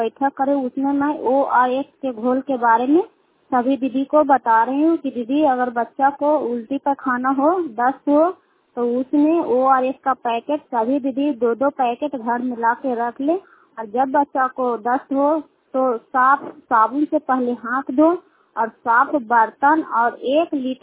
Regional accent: Sukhhariya, Bihar, India; सुखहरिया के रहने वाले हैं, रुखाई पंचायत के चंदी प्रखंड नालंदा जिला के निवासी हूँ।

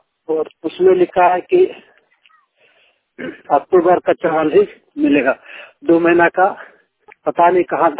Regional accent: Jharkhand, India; ग्राम पंचायत में थानावटी जिला बोकारो का रहने वाला हूँ।

